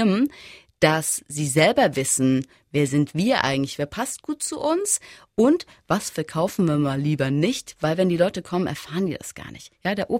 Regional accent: Saarland, Germany; aber wir sind Saarländer

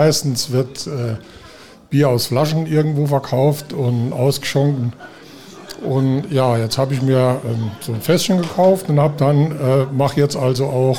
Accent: Wolfersweiler, Saarland, Germany; Ich komme aus Wolfersweiler.

